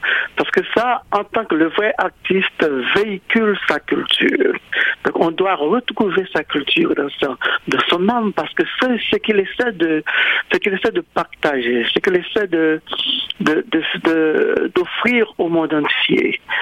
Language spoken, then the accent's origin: French; Haiti; Je sais que je suis haïtien, mais en même temps, je suis un être humain.